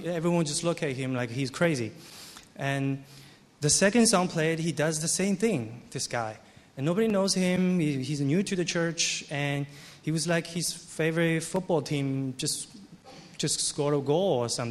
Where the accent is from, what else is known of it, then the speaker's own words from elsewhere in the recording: Shanghai, China; moved away as an adult; now in Canada; I was born in Shanghai and was a non-Christian family. And up until I was 19, 18, when I moved to Canada